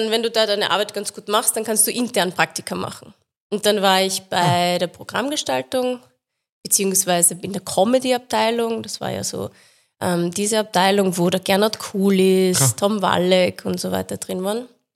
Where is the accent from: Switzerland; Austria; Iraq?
Austria; Lower Austria; Ich komme aus dem Bezirk Horn.